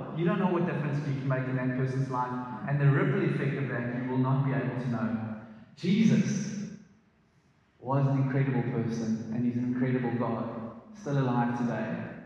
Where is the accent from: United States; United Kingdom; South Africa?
South Africa; Boksburg, Gauteng; The Boksburg was still very deep in me. I came from Boksburg. I was out of Boksburg, but the Boksburg wasn't out of me, unfortunately.